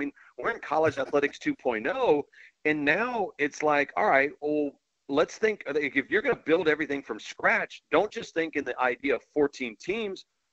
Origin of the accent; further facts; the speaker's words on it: San Antonio, Texas, United States; I grew up in San Antonio and spent time in Kingwood. So I know the dynamics of Texas and A&M and just that state.